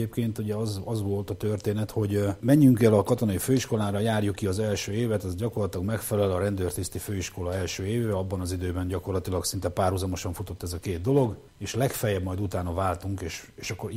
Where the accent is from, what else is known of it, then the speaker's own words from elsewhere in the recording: Hódmezővásárhely, Csongrád-Csanád, Hungary; én Vásárhelyről vagyok